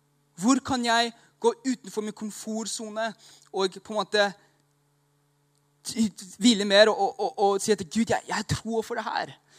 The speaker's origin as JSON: {"language": "Norwegian", "country": "Thailand", "tie": "born or raised there", "lives_now": "Norway", "said": "Jeg har vokst opp I Thailand."}